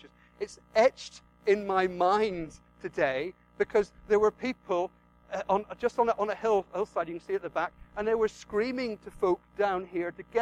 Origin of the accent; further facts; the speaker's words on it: Ireland; I come from Ireland. Ireland's very religious.